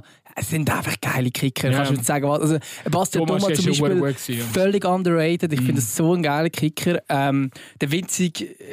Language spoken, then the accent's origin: German; Lucerne, Switzerland; Also ich bin persönlich, dürfte es als Luzerner ja nicht sagen